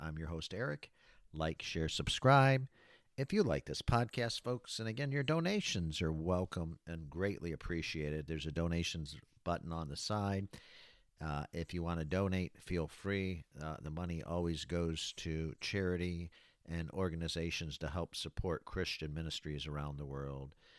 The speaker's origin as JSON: {"language": "English", "town": "Battle Creek", "region": "Michigan", "country": "United States", "tie": "born or raised there", "said": "I have relocated back home to Michigan. This is originally my hometown here in Battle Creek."}